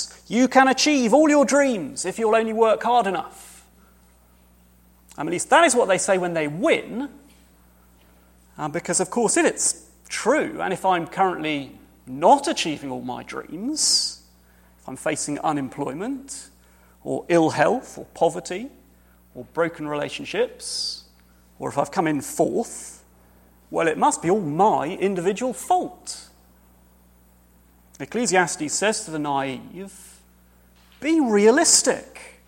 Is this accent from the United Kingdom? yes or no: yes; United Kingdom; As a British citizen, I can only be here because I am married